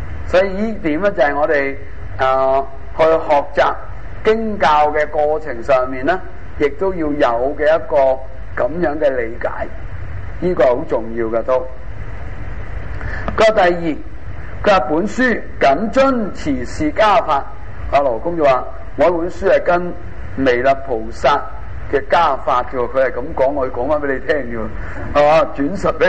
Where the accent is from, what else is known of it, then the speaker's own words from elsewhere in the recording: Hong Kong; 好似我香港人咁样